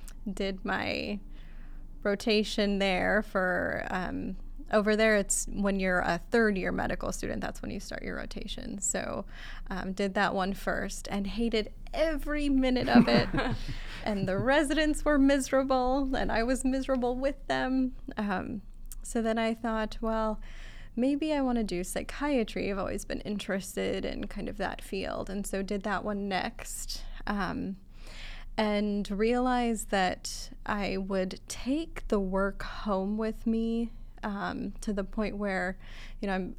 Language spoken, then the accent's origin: English; Iowa, United States; also born or lived in Egypt; Yeah, so I was born in Egypt, and then my parents immigrated to small town Iowa